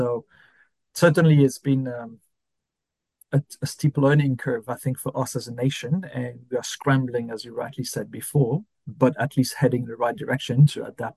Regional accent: France; moved away as an adult; now in Australia; I moved to Australia in 2014. I'm French from original background. I'm now Australian. My two boys are born in Australia, and Australia is my home.

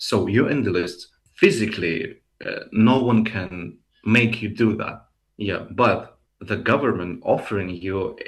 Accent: Russia; English is a second language; My main reason why I'm leave from Russia, because I have a lot of fear for myself.

